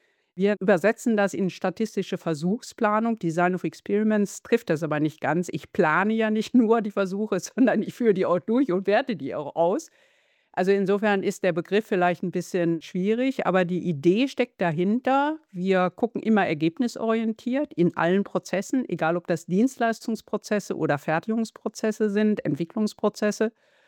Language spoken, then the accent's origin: German; North Rhine-Westphalia, Germany; Ja, ich komme erstmal örtlich aus Nordrhein-Westfalen, aus dem schönen Lipperland und ist so 100 Kilometer von Hannover entfernt